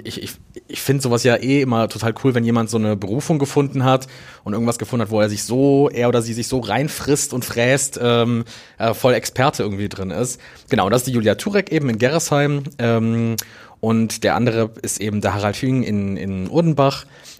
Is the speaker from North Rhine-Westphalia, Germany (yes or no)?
yes; Düsseldorf, North Rhine-Westphalia, Germany; ich meine, ich bin ja aus Düsseldorf